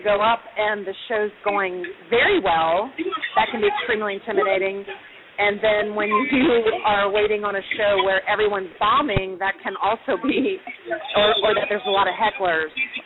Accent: Jacksonville, Florida, United States; now in Atlanta, United States; I grew up in Jacksonville, Florida.

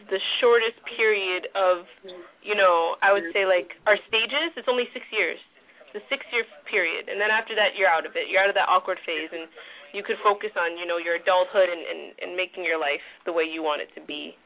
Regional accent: East Coast, United States; Well, we're coming from the East Coast, though, where, honestly, the East Coast mentality is really different.

